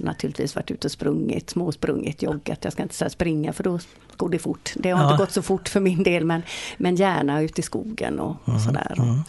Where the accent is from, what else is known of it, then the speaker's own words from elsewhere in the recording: Partille, Västra Götaland County, Sweden; born there; Jag är Partille-tjej, jag är född i Fureskog, där jag fortfarande bor.